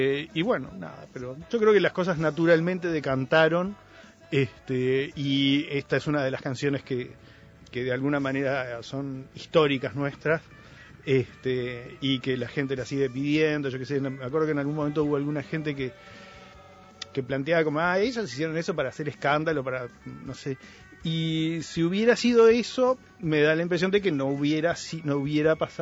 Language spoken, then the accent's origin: Spanish; Uruguay; como uruguayo